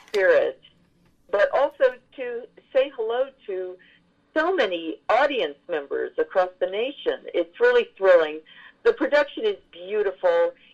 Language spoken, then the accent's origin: English; New York City, New York, United States; Well, growing up in New York City, I was privileged to see the original Funny Girl starring … in 1964. I was a little girl